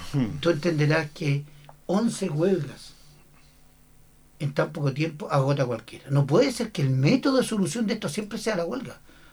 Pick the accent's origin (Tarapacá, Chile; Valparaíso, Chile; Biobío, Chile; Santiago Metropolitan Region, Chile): Biobío, Chile; Mira, yo vengo de la provincia de Arauco.